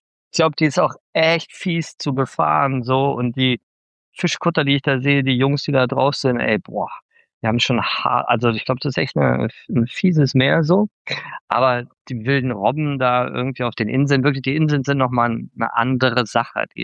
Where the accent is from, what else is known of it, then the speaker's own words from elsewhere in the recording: Berlin, Germany; ich komme aus Berlin.